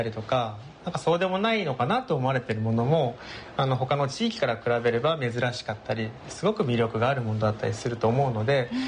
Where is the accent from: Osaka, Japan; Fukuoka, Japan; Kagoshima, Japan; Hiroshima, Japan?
Fukuoka, Japan; moved away as an adult; now in Niigata, Japan; 私はあの福岡県出身で、大学進学を機に新潟に来て、それからもう10年15年以上住んでます。